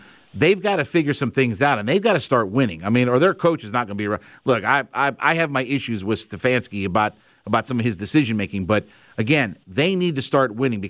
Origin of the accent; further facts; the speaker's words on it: Canton, Ohio, United States; I was born and raised in Canton, Ohio